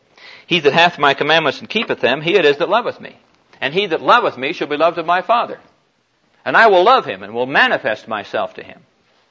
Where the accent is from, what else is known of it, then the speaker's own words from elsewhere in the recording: Iowa, United States; Back in my hometown, back in Iowa, we had an old guy who was known as a town liar.